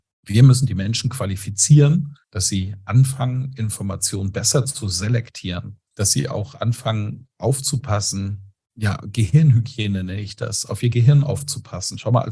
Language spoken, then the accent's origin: German; Schleswig-Holstein, Germany; Wir kommen aus einem eher konservativen Haus. Mein Vater war Bauer, die hatten einen großen Bauernhof. Und wie alle Bauern in Schleswig-Holstein, wo ich groß geworden bin